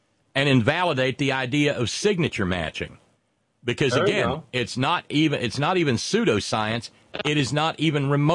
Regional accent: the South, United States; I grew up in the South, Steve.

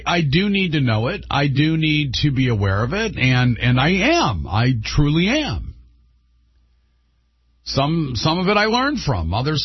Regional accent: United States; but because I'm an American

